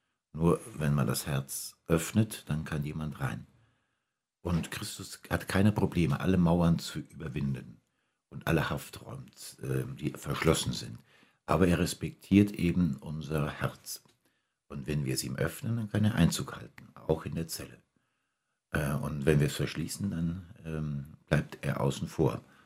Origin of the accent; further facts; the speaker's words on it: Ransbach-Baumbach, Rhineland-Palatinate, Germany; Und dann geht es in meinen Heimatort, Ransbach-Baumbach